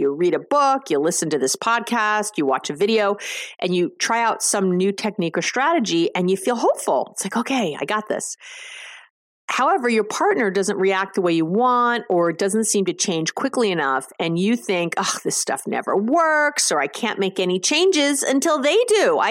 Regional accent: New York, United States; I'm a Jew from New York. That's all we do. We have a lot of school.

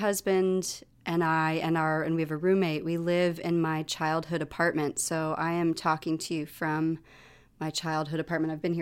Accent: Roosevelt Island, New York, United States; Well, you know, I think it affects me in different ways. Roosevelt Island is a strange place.

